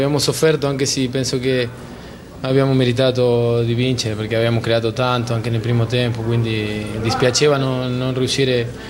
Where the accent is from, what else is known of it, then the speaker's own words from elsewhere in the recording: Argentina; No, basta che se uno parla pensa anche perché sono argentino.